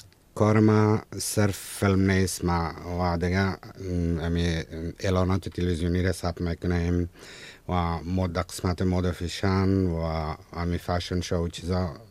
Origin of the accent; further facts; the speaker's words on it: Kabul, Afghanistan; نه من خودم از کابل هستم.